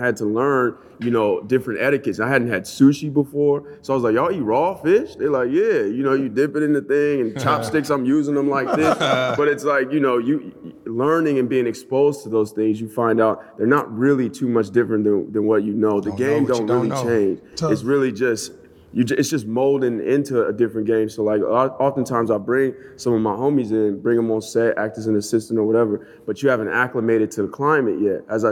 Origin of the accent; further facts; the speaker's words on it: San Bernardino, California, United States; And I'm from San Bernardino, which is right, you know, a little hour 30 north of here, L.A.